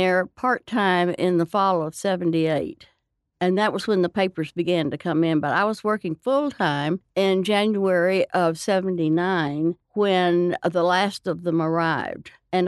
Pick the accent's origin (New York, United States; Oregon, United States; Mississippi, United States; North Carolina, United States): Mississippi, United States; now in Texas, United States; I married a West Texas farmer. Actually, I grew up in Mississippi on the Gulf Coast. Moved out here.